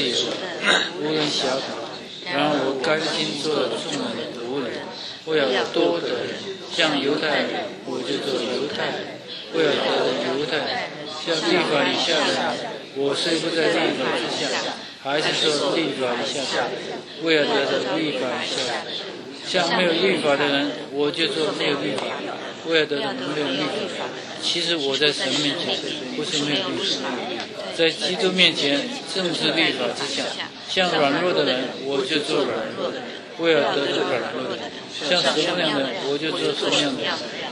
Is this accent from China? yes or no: yes; Guangdong, China; now in United States; 啊，我们是广东人，那早期的移民都是广东人